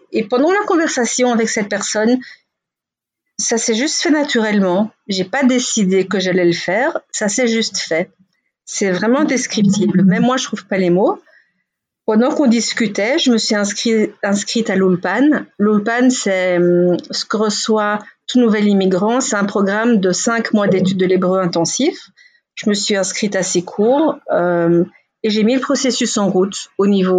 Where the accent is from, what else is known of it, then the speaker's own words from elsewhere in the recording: Belgium; now in Israel; Bon, moi, je suis née en Belgique. J'ai grandi toujours en Belgique. Et j'ai toujours aimé la Belgique. Je ne suis pas partie parce que j'aime pas ce pays. En fait, je suis née de père belge et de mère israélienne qui avait quitté Israël pour aller épouser mon père et vivre là-bas.